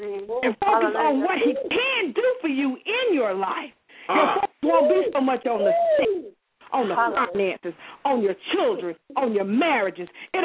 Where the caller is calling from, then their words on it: Williamson, South Carolina, United States; I am calling from Williamson, South Carolina.